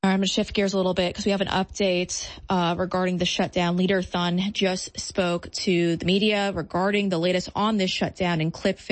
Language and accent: English; New York City, New York, United States; because as a Muslim preacher in New York City, and as a New Yorker, I don't think I've ever seen anything like this